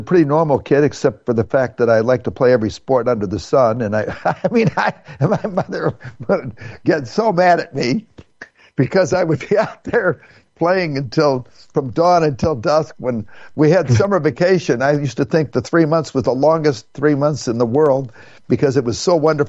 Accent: Dalton, Illinois, United States; Well, I grew up in a town called Dalton, Illinois. And I grew up in about a 600-square-foot house.

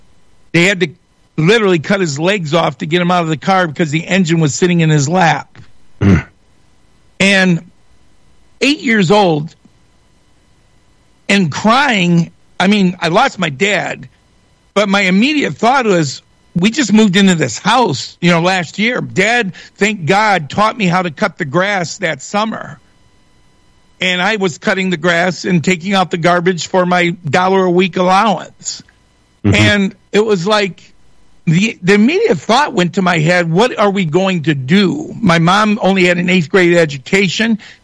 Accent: Shelby Township, Michigan, United States; we were your typical 1966 family growing up in America. And I said, Dad's gone. He's not going to go to work. He had just bought this beautiful three-bedroom home for us in Shelby Township a year ago in 1965.

